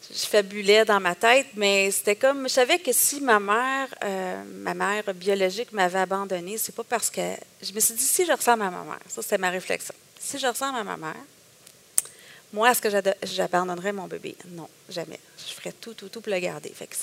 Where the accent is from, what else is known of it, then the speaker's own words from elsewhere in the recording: Quebec, Canada; Moi, je suis une Libanaise, grecque, italienne, je suis québécoise.